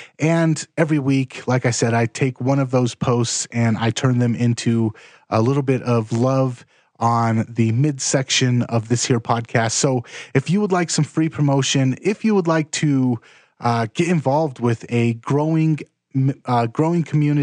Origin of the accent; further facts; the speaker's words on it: Los Angeles, California, United States; Growing up in Los Angeles, I realized very quickly how bad of an idea gun control was.